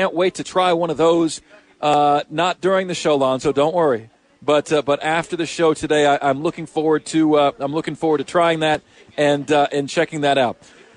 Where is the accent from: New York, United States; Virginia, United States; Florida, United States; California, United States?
Florida, United States; Tampa; We're meeting people from my hometown in Tampa, Florida that are visiting.